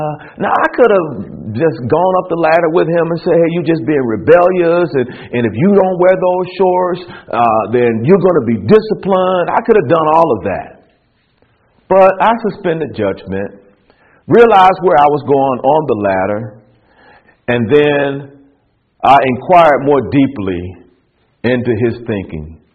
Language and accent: English; Alabama, United States; And I'm from Alabama, by the way, in case I didn't tell you earlier. But I'm from Alabama